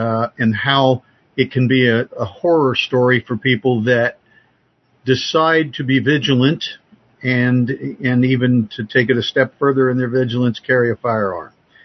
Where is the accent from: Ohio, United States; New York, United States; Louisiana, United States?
Ohio, United States; also born or lived in Florida Keys; I had a 12-year career in law enforcement in my home state of Ohio.